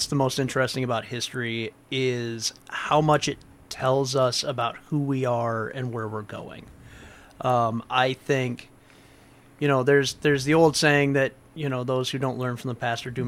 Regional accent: Detroit, Michigan, United States; now in Mankato, United States; So I'm originally from Detroit.

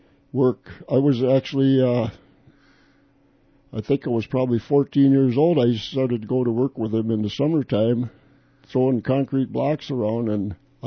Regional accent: New Market, Minnesota, United States; I remember taking driver's training, like you said, I grew up in Newmarket, and New Prague would have, it was some of the regular school teachers from New Prague in the summertime, they'd come out to Newmarket and give us driver's training.

